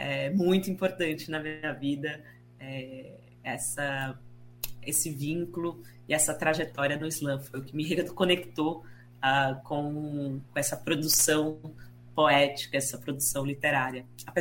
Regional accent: Ribeirão Preto, São Paulo, Brazil; Eu venho de Ribeirão Preto, né, que é uma cidade muito quente.

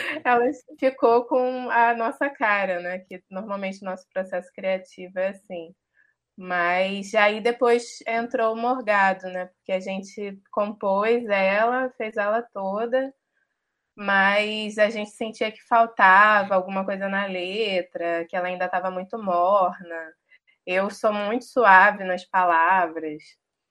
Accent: Maricá, Rio de Janeiro, Brazil; now in Rio de Janeiro, Brazil; Eu cresci numa cidade pequena, em Maricá, que é aqui na região metropolitana. E aí, eu vim para o Rio com 19 anos, quando vim fazer a faculdade. Então, eu estou com 31, eu estou há 12 anos aqui.

